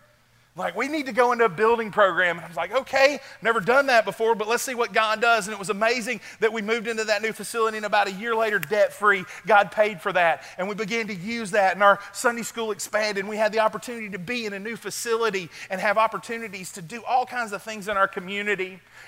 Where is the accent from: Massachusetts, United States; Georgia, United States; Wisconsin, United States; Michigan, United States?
Georgia, United States; Bowden; Sorry, I'm from Bowden, Georgia. I'll get a little country.